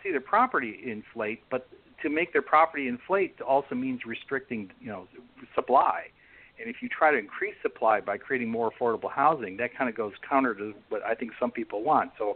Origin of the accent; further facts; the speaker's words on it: Chicago, Illinois, United States; And I come from Chicago, so I know about wide shoulders and how they improve safety